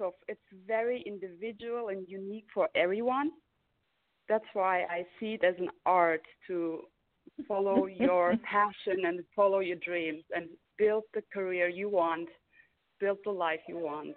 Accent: Germany; now in San Diego, United States; So I'm from Germany. I'm Turkish, born and raised in Germany, and I live my whole life in Germany.

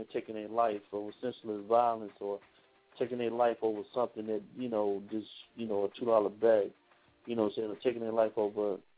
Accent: Chicago, Illinois, United States; and I'm from Chicago, Illinois, people, so y'all know.

